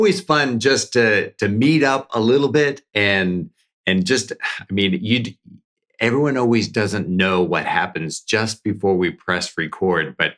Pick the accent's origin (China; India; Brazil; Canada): Canada; now in Jacksonville, United States; And as a Canadian, it's like I never want to go back to the weather that they're experiencing right now.